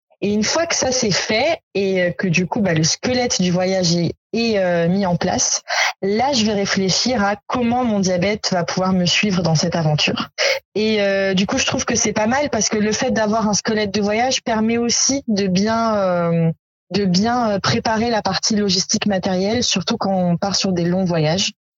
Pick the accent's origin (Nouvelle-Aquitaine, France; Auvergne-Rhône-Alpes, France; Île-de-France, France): Auvergne-Rhône-Alpes, France; Lyon; moved away as an adult; now in Guadeloupe; j'ai quitté ma ville natale Lyon pour m'installer en Guadeloupe. Voilà, je réponds à cette interview avec les cocotiers en face de moi et ça fait 5 mois que je suis installée dans cette magnifique île